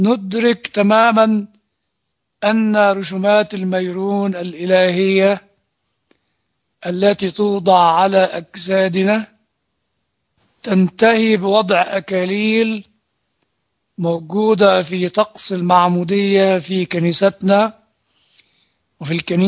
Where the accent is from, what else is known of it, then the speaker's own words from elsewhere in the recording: Egypt; وأنا كمصري وكإنسان ولدت وعشت في كنيستنا القبطية الأرثوذكسية،